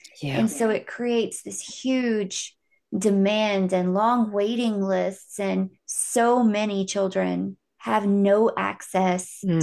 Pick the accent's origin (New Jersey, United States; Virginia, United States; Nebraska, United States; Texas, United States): Texas, United States; Houston; I'm from Houston, and Houston is approximately 1 hour away from Houston.